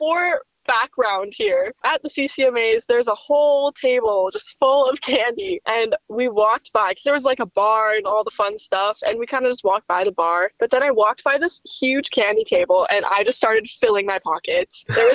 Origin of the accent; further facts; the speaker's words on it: Millet, Alberta, Canada; Yeah, so I'm from the Millet area. I grew up in a pretty small town.